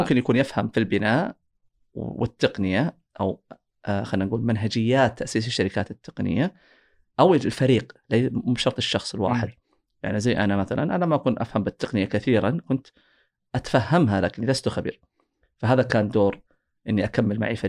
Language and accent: Arabic; Saudi Arabia; عندنا بالسعودية يمكن ما زال السوق هذا جدا ناشئ